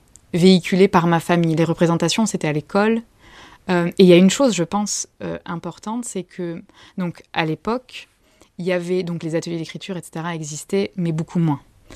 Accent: France; born there; moi je suis née en France à l'époque dans laquelle je suis née.

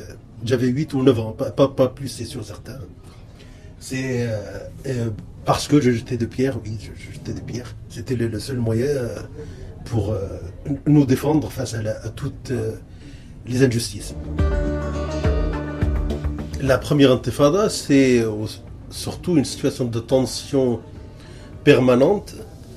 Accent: Gaza, Gaza Strip, Palestine; Et quand je me présente toujours, je me présente comme de Gaza, réfugié de Jaffa. J'ai jamais vu Jaffa, j'ai jamais eu des cours d'histoire sur Jaffa, mais je connais Jaffa.

